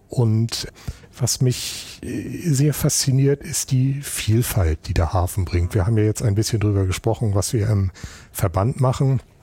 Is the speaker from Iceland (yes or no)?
no; Hamburg, Germany; Ja, als Hamburger Jung hat man da von klein auf mit zu tun.